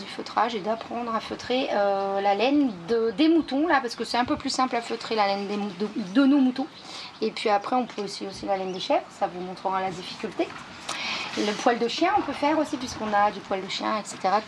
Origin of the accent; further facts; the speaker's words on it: Villers-Cotterêts, Hauts-de-France, France; Je suis de l'Aisne.